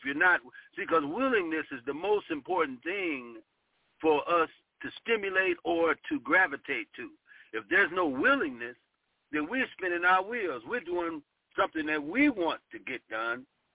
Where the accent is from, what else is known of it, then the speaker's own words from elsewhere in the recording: Cleveland, Ohio, United States; I come from a background of working with the youth from my home state and my home city, Cleveland, Ohio, and I worked with three agencies.